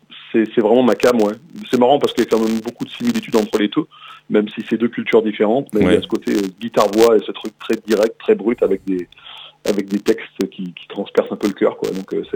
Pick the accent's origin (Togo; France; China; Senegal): France; la chanson française, c'est ma culture, je suis français, j'ai grandi avec ça.